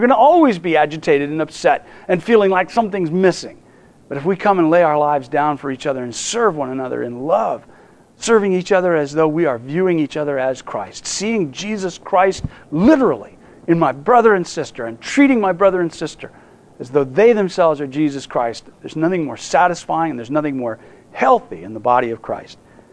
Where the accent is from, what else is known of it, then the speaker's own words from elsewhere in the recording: United States; makes me glad I'm an American